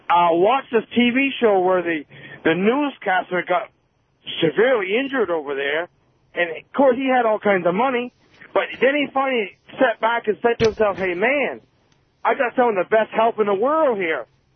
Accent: Vermont, United States; I'm from Vermont, but we've got so many problems in the government.

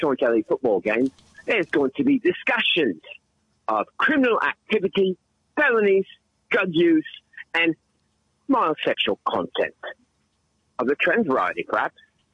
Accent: England, United Kingdom; now in Bronx, United States; So I came to the Bronx. I was born in England. I'm English.

